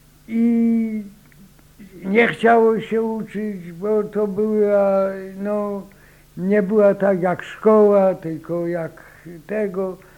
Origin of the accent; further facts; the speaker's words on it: Otwinów, Lesser Poland, Poland; moved away as an adult; To było Otwinów, powiat Dąbrowa Tarnowska. Aha, tam się urodziłem, tam do 31 roku byłem.